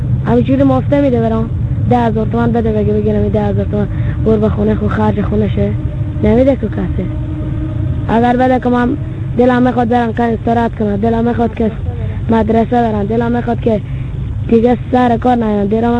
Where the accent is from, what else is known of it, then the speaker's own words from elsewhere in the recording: Afghanistan; now in Iran; ما افغانی هستی. چهار نیم سالش پدرم اینجا هست.